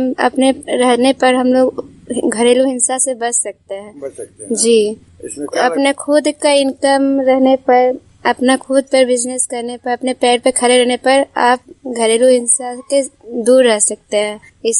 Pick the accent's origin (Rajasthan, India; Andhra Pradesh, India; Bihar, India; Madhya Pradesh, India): Bihar, India; Simultala; जी, हम सिमुलतला से रहने वाले हैं।